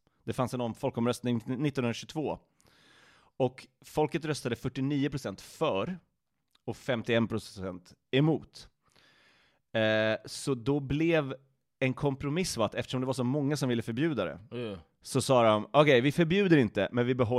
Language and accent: Swedish; Sweden; Men jag är svensk.